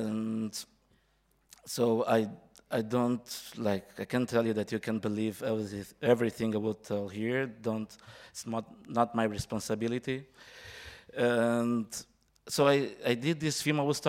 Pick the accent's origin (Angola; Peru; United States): Angola; I'm from Angola. I was born in 1979.